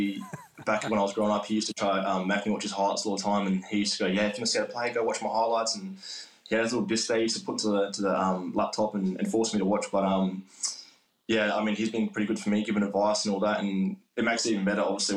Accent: Adelaide, South Australia, Australia; I grew up in Adelaide my whole life and I was born here, so you know, Adelaide has a lot to offer

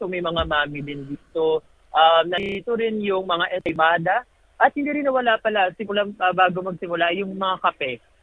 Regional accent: Tondo, Metro Manila, Philippines; lumaki ako sa Tondo.

